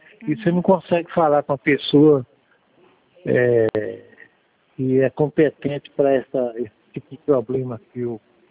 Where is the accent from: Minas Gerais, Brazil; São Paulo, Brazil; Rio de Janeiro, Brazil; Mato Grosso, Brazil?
Rio de Janeiro, Brazil; Não, eu sou do Rio mesmo. Da Gema.